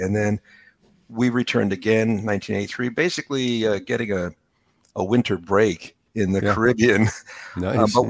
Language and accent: English; Connecticut, United States; moved away as an adult; Well, actually, I'm a boy from Connecticut. So I was brought up in Connecticut, but I went to school, the university, and first in Worcester Polytech, WPI, study engineering in Worcester, Mass.